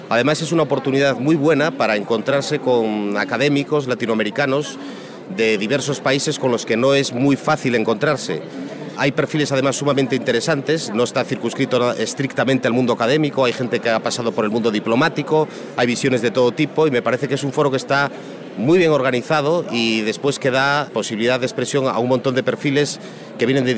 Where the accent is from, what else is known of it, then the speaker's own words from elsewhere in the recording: Asturias, Spain; now in Catalonia, Spain; y yo soy del norte de España, de Asturias. Pero ahora mismo vivo en Cataluña, a pesar de estar vinculado a la Universidad de Madrid.